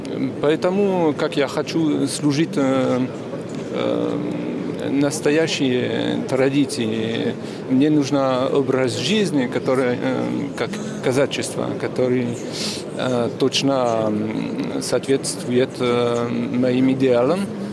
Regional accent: Paris, Île-de-France, France; Russian is a second language; Я из Парижа, во Франции.

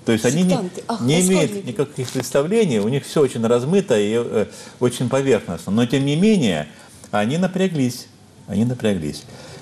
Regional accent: Luhansk Oblast, Ukraine; я из Донбасса родом, у нас единственный храм на Луганщине, это поселок Городищ, вот, Успенский храм.

